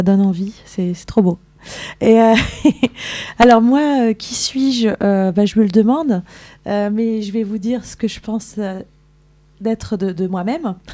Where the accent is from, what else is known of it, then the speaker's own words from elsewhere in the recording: Mandelieu-la-Napoule, Provence-Alpes-Côte d'Azur, France; moi j'ai grandi à Mandelieu-la-Napoule et c'est vrai que là-bas c'est une sorte de petit village, quoi. Enfin c'est une ville-village et il y a la nature qui est autour